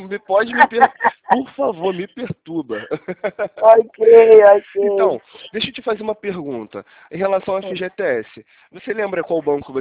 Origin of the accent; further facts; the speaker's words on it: Rio de Janeiro, Brazil; eu sou aqui do centro do Rio de Janeiro.